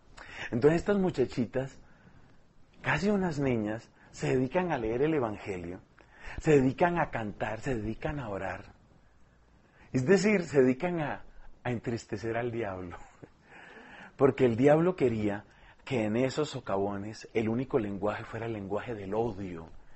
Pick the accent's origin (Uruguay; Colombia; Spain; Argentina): Colombia; a nosotros nos han tocado como colombianos otras cosas.